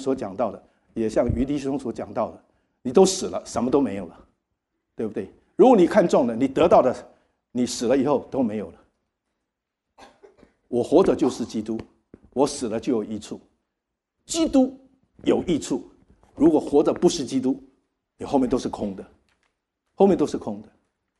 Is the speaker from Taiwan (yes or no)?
yes; Taiwan; 我在台湾长大不会这个歌的